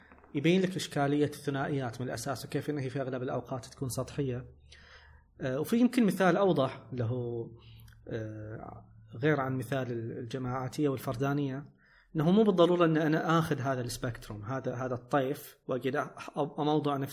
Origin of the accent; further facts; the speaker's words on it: Kuwait; إن إحنا كويتيين